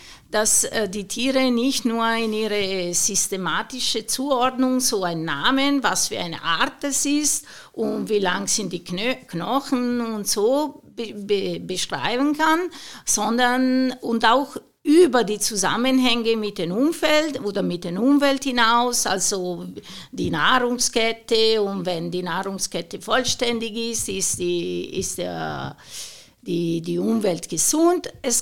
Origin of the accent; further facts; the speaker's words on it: Lombardy, Italy; ich bin in Italien aufgewachsen, also in Norditalien.